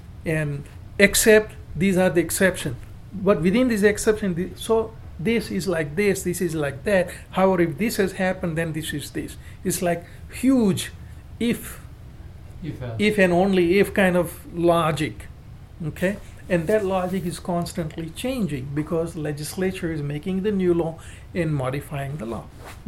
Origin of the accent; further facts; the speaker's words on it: India; moved away; I remember when I came from India, that's about 40 years ago